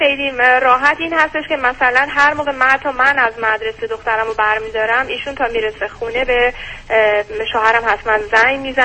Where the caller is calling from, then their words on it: United States; چون من از امریکام تماس میگیرم